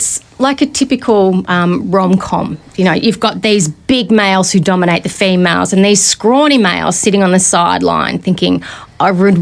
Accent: Melbourne, Victoria, Australia; I'm actually from Melbourne.

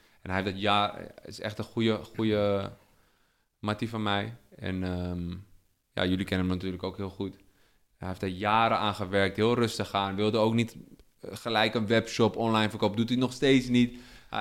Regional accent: Netherlands; Voor ons als Nederlander maakt voor mij ook niet echt uit wie er wint. Ik heb wel liever dat Reinier wint voor Nederland.

